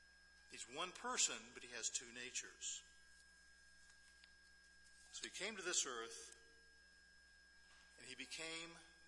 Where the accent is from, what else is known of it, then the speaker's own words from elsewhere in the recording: the South, United States; I'm from the South, so maybe I have a reason to be involved in all that stuff.